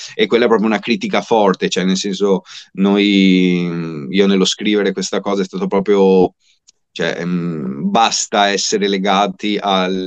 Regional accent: Venice, Veneto, Italy; Sì, siamo veneziani, ma insomma, dobbiamo anche meritarcelo

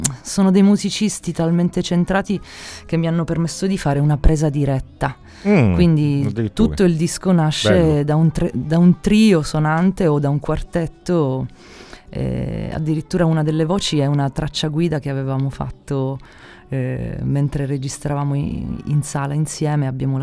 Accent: Palermo, Sicily, Italy; La mia casa è a Palermo. Sono molto raminga, però quando torno a casa, torno a Palermo. Torno in Sicilia.

